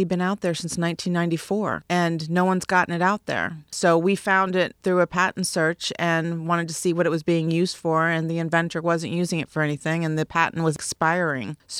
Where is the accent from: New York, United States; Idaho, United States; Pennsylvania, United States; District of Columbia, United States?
District of Columbia, United States; Washington; now in Jacksonville, United States; I'm from Washington, D.C. originally. I moved down here about 10 or 11 years ago to invest in real estate.